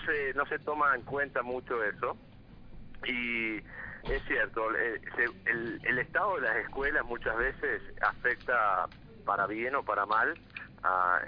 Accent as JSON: {"language": "Spanish", "country": "Uruguay", "said": "yo soy de Uruguay"}